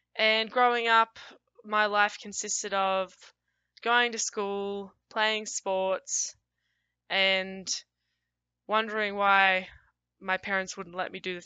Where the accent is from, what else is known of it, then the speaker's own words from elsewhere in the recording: Coleraine, Victoria, Australia; I grew up in Australia. I'm Australian, and I grew up in the state of Victoria, on a farm near this town called Coleraine in Western Victoria. I spent my whole life there. I didn't move around that much growing up at all.